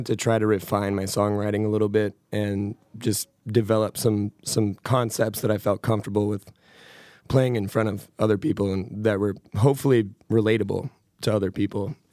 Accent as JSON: {"language": "English", "town": "Sturgis", "country": "United States", "tie": "born or raised there", "said": "Yeah, okay. Growing up in Sturgis."}